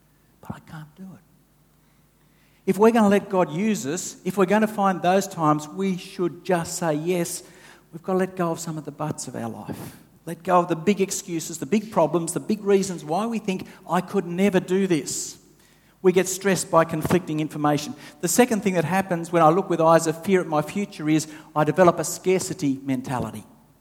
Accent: New South Wales, Australia; I grew up in the Hunter wine region.

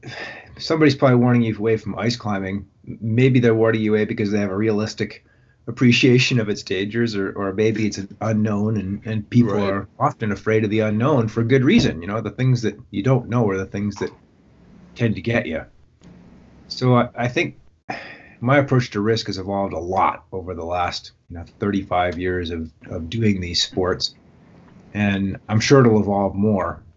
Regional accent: Calgary, Alberta, Canada; also born or lived in Jasper / Colorado; now in Canmore, Canada; Yeah, I mean, I grew up in outside of the Canadian Rockies in a town called Calgary and a city called Calgary, and then eventually moved up to Jasper and then lived in Colorado, but always in the Rocky Mountains, either in Canada or the U.S.

